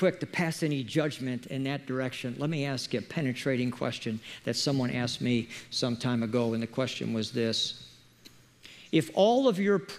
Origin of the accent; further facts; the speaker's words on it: Chicago, Illinois, United States; Lee was born and raised in Chicago like I was. We're about the same age